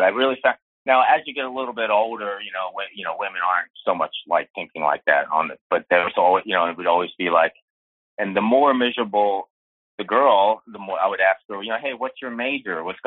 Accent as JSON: {"language": "English", "town": "Swarthmore", "region": "Pennsylvania", "country": "United States", "said": "I'm from Swarthmore, if you know where that is. It's like Swarthmore, Delaware County. It's right outside. It's about 20 minutes from Philadelphia Airport. It's outside of Southwest Philly."}